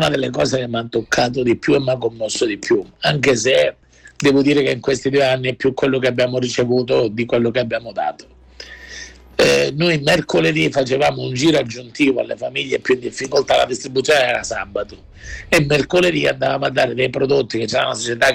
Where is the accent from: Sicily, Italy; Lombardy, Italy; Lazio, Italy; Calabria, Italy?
Calabria, Italy; accent: Calabrian; io, come si sente, sono calabrese